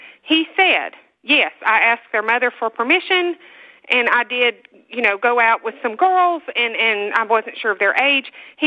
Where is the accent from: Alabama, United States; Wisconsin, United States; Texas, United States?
Alabama, United States; I am born and raised in Alabama. It's the only place I've ever lived full time, and so I qualify as one of those Alabamians.